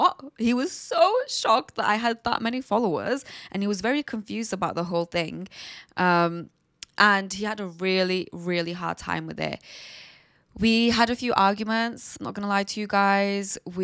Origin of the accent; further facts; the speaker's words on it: Duhok, Kurdistan Region, Iraq; And especially coming from a small town, Duhok. Like, I'm from Duhok. I'm not from Slemani or Hewlett, which are like very big cities in Kurdistan. I'm kind of like from a place that's a little bit more traditional.